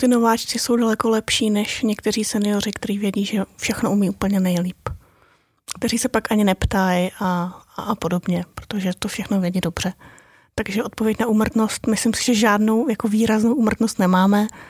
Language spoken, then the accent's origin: Czech; Tábor, South Bohemian Region, Czechia; tak já jsem od Tábora